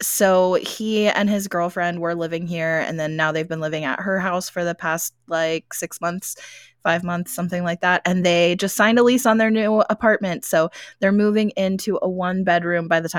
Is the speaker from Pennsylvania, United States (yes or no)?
yes; Gettysburg, Pennsylvania, United States; like I'm from Gettysburg, so I grew up in Gettysburg basically